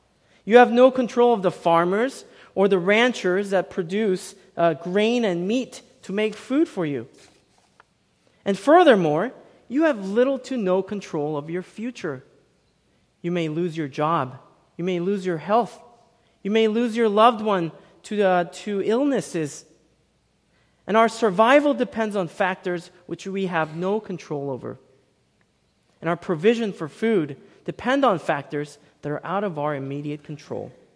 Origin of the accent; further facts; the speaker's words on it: South Korea; When I was growing up in South Korea, our main staple was rice.